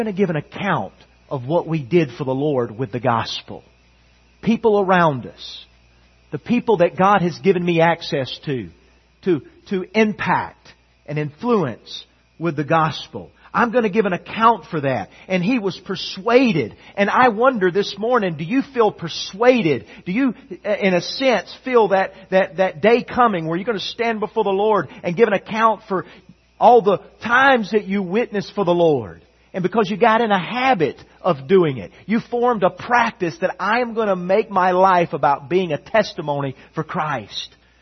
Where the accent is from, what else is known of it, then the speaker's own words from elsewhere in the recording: the South, United States; I grew up in the South, and I grew up in a moral home.